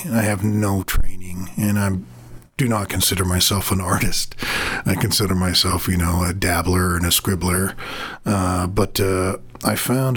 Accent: Wyoming, United States; And it was helpful growing up where I grew up in Wyoming, because my cousins had lived out on the reservation. We lived right, it's technically on the Wind River Reservation.

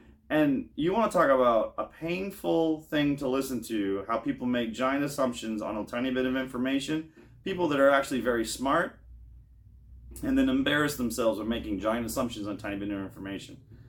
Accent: Maine, United States; now in Florida, United States; I'm living in Southwest Florida. I'm originally from Maine. I miss Maine.

